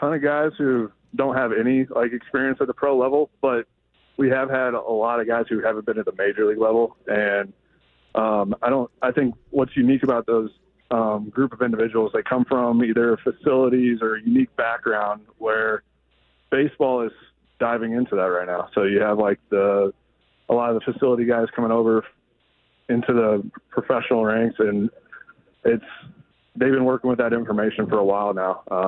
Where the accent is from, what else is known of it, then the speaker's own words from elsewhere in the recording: Columbia, Illinois, United States; Born and raised, I say St. Louis because if I tell you Columbia, Illinois, you don't know where I'm at.